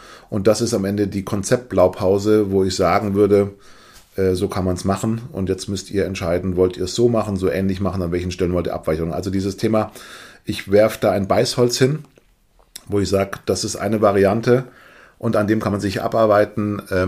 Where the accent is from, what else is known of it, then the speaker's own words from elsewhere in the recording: Baden-Württemberg, Germany; als gebürtiger Schwabe